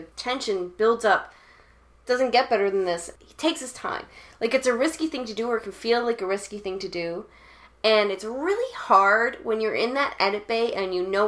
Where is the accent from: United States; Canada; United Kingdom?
Canada; as a Canadian, I hate winter. I hate snow.